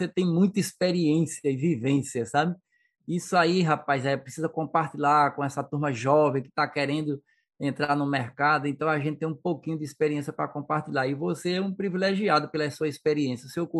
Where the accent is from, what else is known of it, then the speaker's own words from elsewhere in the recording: Palmeira dos Índios, Alagoas, Brazil; eu sou alagoano da cidade de Palmeira dos Índios, Alagoas, dista 130 quilômetros de Maceió. Palmeira fica no agreste alagoano.